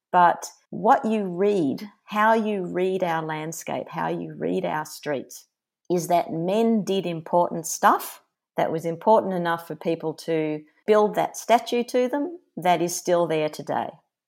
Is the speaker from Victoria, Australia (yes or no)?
yes; Melbourne, Victoria, Australia; I can imagine doing this in my hometown of Melbourne